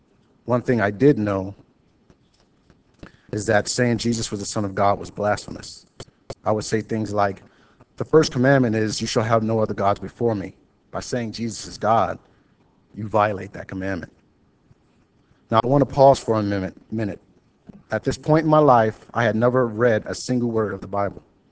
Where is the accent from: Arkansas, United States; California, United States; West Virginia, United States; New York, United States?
New York, United States; New York City; also born or lived in Syracuse; I was born and raised in New York City. When I was around 8, my mother sent me to Syracuse to live with my aunt.